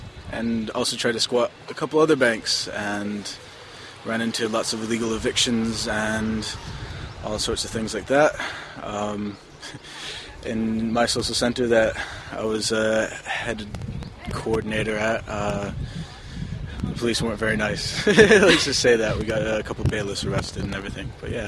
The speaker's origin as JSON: {"language": "English", "country": "United States", "lives_now": "London, United Kingdom", "said": "I'm from America."}